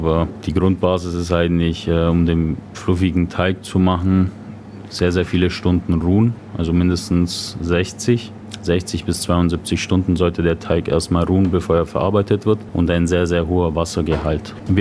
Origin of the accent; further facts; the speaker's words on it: Campania, Italy; German is a second language; Ich komme aus der Stadt von der Pizza und da gibt es halt wirklich nur sehr, sehr limitierte Anzahlen an Pizzen.